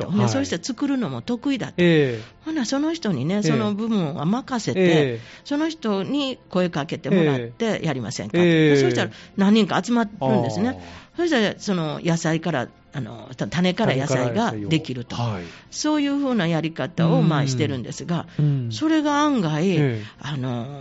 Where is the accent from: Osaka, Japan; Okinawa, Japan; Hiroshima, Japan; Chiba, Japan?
Osaka, Japan; 私も大阪の人間やからね